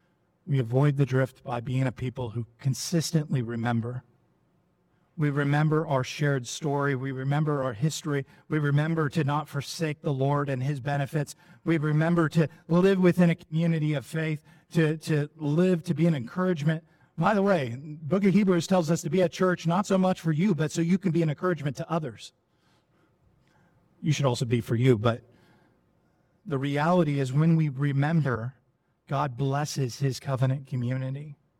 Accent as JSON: {"language": "English", "town": "San Diego", "region": "California", "country": "United States", "tie": "born or raised there", "said": "I grew up in San Diego, and I grew up during the era of Jaws."}